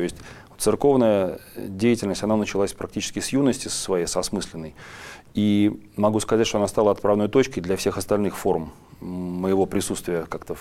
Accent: Pskov, Pskov Oblast, Russia; от Пскова, от моего родного города, где родился и рос, до Петербурга там рукой подать

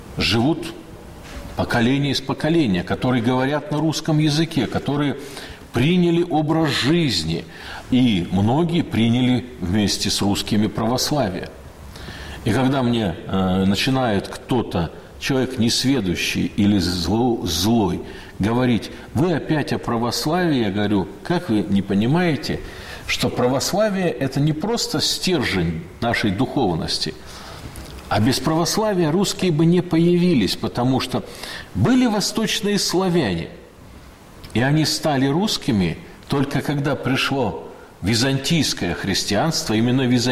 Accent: Omsk Oblast, Russia; also born or lived in Semipalatinsk; А я родился в Семипалатинске». Тогда это была Южная Сибирь. А дед мой приехал из Белоруссии, а вообще я вырос в Сибири и состоялся как сибиряк вот, на севере Омской области.

